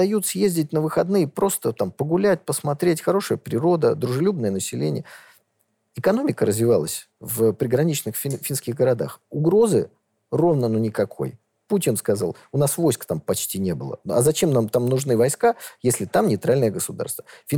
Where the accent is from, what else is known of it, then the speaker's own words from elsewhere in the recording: Saint Petersburg, Russia; born there; Я родился в Ленинграде, живу в Санкт-Петербурге.